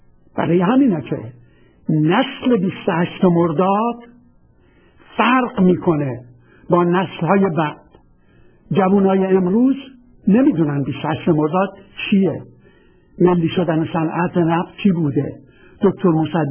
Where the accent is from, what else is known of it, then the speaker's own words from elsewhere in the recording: Khuzestan, Iran; من چون بچه خوزستان هستم